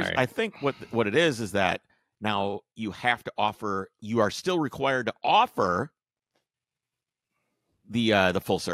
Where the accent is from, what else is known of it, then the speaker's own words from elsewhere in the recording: Wisconsin, United States; where I grew up in Wisconsin, there was like a couple old school gas stations